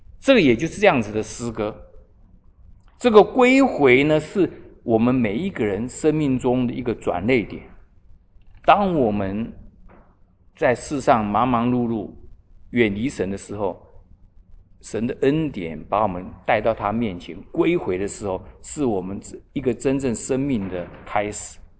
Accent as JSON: {"language": "Chinese", "country": "Taiwan", "said": "像以前我们从台湾来的"}